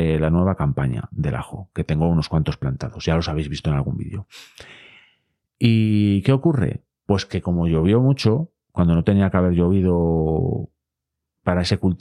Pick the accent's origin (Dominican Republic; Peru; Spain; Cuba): Spain; Boñar, Castile and León; el río que pasa por mi pueblo, por Buñar, en la montaña central leonesa